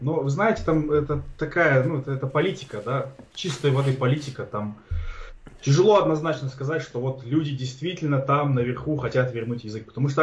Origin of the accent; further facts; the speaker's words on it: Almaty, Kazakhstan; Нет, я вырос в Алмате. То есть мой город это Алмата.